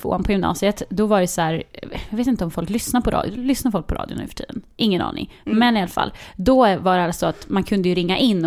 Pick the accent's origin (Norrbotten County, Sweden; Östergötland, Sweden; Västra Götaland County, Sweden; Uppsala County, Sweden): Östergötland, Sweden; ja du hör ju, vi är ju från Östergötland